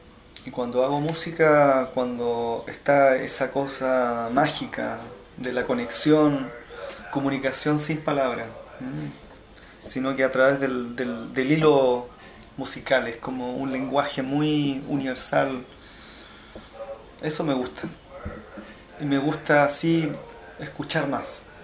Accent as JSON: {"language": "Spanish", "town": "San Bernardo", "region": "Santiago Metropolitan Region", "country": "Chile", "tie": "born or raised there", "lives_now": "Valparaíso, Chile", "said": "Soy del mundo, de Chile, de la ciudad de San Bernardo. Ahí nací hace 38 años atrás."}